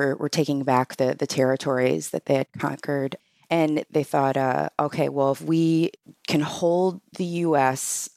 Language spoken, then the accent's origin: English; United States; because I grew up in America where we're, you know, we think we can do anything